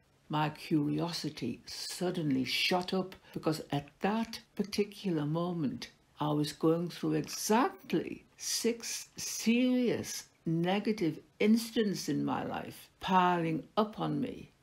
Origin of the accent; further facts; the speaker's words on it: Middlesbrough, North East England, United Kingdom; depicts my life living in my hometown of Middlesbrough. It then had the highest rates of unemployment in the UK.